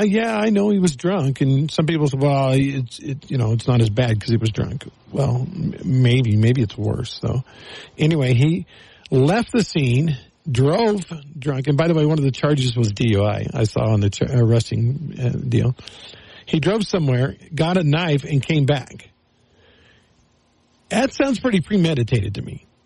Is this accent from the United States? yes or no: yes; United States; I'm an American. I believe in freedom.